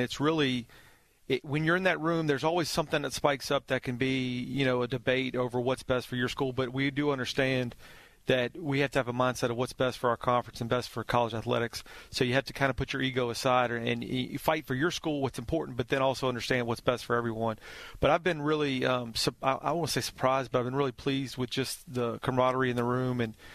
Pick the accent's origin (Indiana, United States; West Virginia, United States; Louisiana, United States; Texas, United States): Louisiana, United States; No, I grew up in South Louisiana. Obviously, food is a big deal in South Louisiana, and I grew up in an Italian neighborhood family.